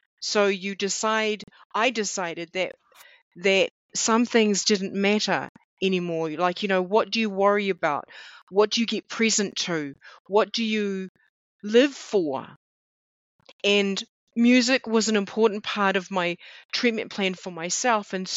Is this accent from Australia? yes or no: no; New Zealand; I'm originally from New Zealand.